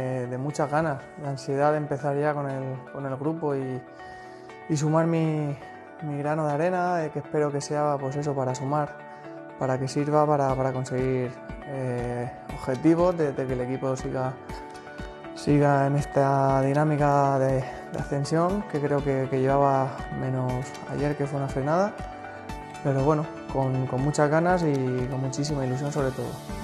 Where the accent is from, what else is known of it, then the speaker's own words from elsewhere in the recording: Murcia, Region of Murcia, Spain; Desde pequeño he venido a la Condomina a ver partidos del Real Murcia. Y ya te digo que soy de aquí, soy de la tierra y soy de Murcia, cojones.